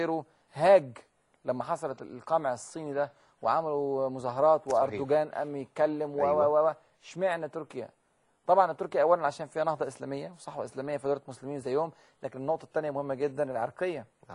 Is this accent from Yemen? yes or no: no; Egypt; انا مصري وافتخر ان انا مصري، بس مصري مسلم وافتخر ان انا مسلم، واسلامي مهم واسلامي يسبق مصريتي.